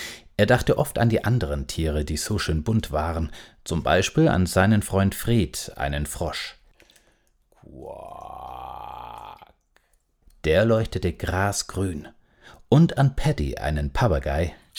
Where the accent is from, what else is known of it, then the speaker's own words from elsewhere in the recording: Seeweg, Baden-Württemberg, Germany; now in Stuttgart, Germany; Ursprünglich komme ich von der Ostalb aus Seeweg, bin also selber Schwabe durch und durch und ich schwätze auch gern.